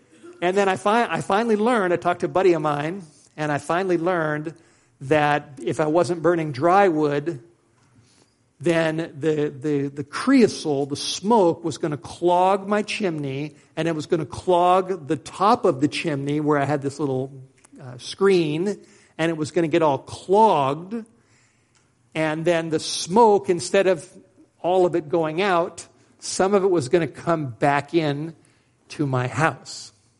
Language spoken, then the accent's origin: English; Los Angeles, California, United States; now in Idaho, United States; when I first moved up to Idaho, I'm a city boy. I grew up in Los Angeles. And we didn't burn wood as I was growing up.